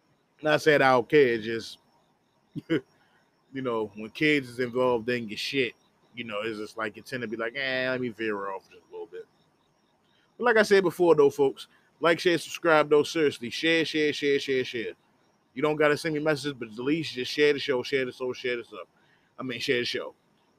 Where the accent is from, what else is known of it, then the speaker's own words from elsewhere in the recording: Baltimore, Maryland, United States; Why would I change it now if I live 33 years and I'm from Baltimore?